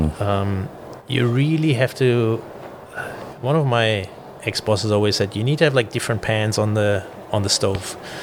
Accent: Germany; because I'm originally from Germany, they reached out to me and was like, look, does that sound right to you?

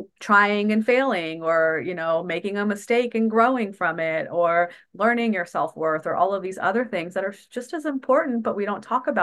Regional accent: India; just because I am Indian and I can speak to that more closely here

